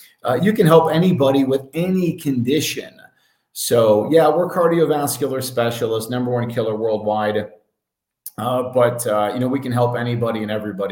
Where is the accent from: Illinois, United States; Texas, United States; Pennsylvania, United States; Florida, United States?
Illinois, United States; Chicago; my hometown of Chicago